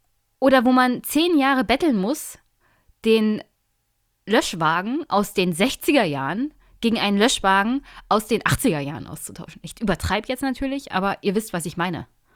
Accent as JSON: {"language": "German", "region": "Brandenburg", "country": "Germany", "said": "von dem ich als Brandenburgerin nichts haben werde"}